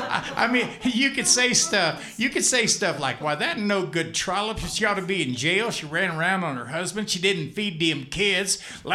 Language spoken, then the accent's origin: English; Portales, New Mexico, United States; where I grew up over in Portales